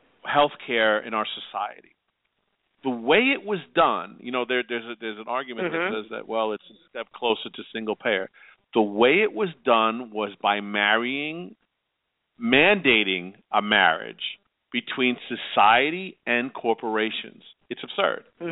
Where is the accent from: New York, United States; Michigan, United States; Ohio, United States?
New York, United States; You know, and I'm from New York, and I look at the politics up there